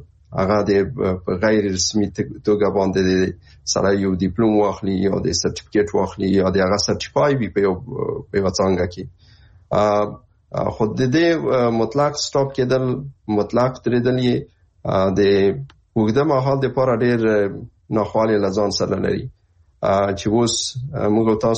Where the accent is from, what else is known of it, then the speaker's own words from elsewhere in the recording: Afghanistan; ځکه موږ بس په افغانستان کې دی هغلته هم لومړنی ښوونځی هم هلته ویلی د های سکوله پورې